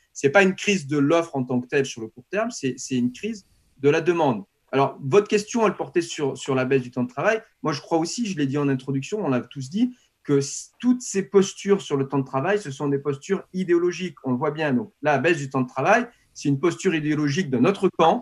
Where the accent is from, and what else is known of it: France